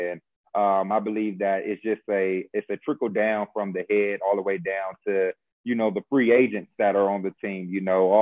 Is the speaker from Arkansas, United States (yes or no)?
no; Fresno, California, United States; I always came back to my hometown, which is Fresno, California